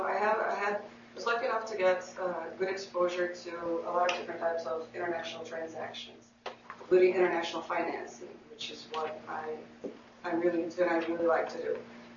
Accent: Rio de Janeiro, Brazil; English is a second language; moved away as an adult; also born or lived in Washington, United States; I'm a Brazilian lawyer, initially by training. I'm born and raised in Rio, and I got my law degree there and was admitted to the bar there and practiced there for a few years before I came to Washington to get my LLM.

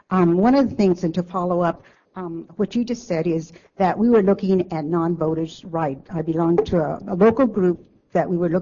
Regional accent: California, United States; now in Washington, United States; As I mentioned earlier, I was raised in California. I'm a migrant child, and I work with migrant families. I work here in Washington, D.C.

